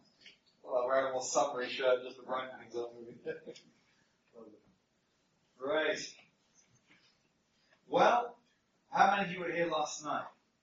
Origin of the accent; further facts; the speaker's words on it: England, United Kingdom; that's a bit of a mouthful, and I come from England